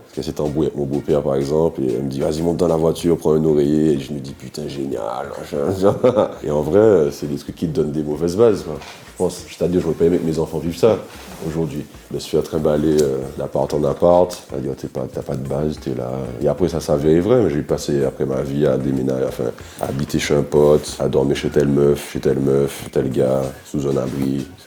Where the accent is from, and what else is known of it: Martinique; born or raised there